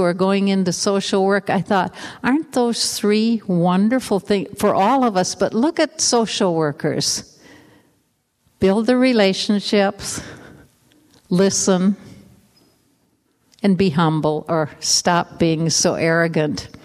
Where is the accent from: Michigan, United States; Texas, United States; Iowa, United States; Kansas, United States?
Iowa, United States; moved away as an adult; An invitation from a cousin I grew up with in Iowa and her husband to come and live with them.